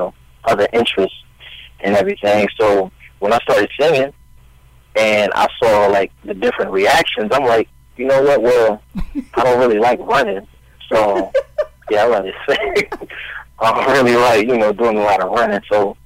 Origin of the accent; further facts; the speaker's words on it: New Jersey, United States; All right, well, I'm actually from Jersey. A lot of all of my family, they're out there.